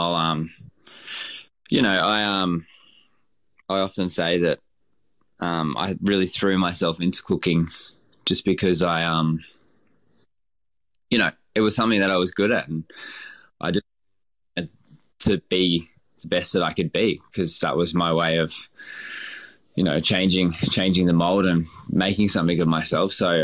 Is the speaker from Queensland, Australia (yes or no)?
yes; Queensland, Australia; Growing up in Queensland and stuff, it was like we were pretty, a really working class family.